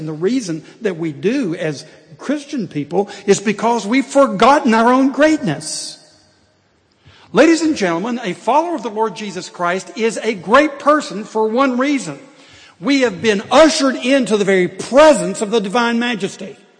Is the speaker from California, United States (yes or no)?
no; Tennessee, United States; I grew up in East Tennessee, and so every year we made pilgrimage to Knoxville, into Neyland Stadium.